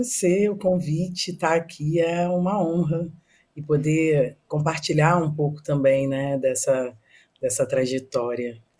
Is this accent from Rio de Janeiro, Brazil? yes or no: yes; Rio de Janeiro, Brazil; mas na verdade eu sou carioca. Eu nasci no Rio de Janeiro, eu fui criada no centro da cidade, aqui no Rio. Eu sou filha de um músico e de uma empregada doméstica.